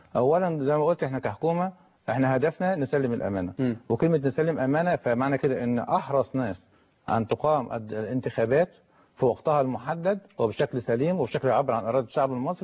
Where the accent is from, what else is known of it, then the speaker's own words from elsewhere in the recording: Egypt; انا كمواطن مصري